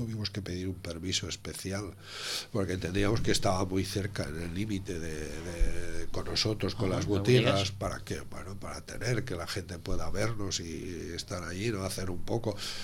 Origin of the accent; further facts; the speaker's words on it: Sitges, Catalonia, Spain; que también somos de Sitges.